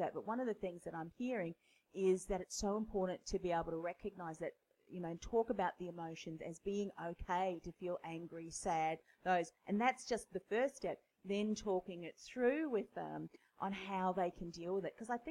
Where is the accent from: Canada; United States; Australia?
Australia; But here, you know, being Australian, well, you know, come on, mate, pick yourself up.